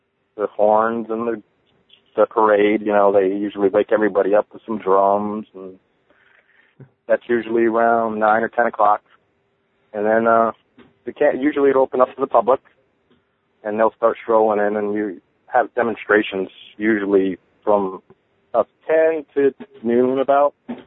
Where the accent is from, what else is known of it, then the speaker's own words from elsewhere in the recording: Connecticut, United States; Well, I grew up in Connecticut, you know, very historical state.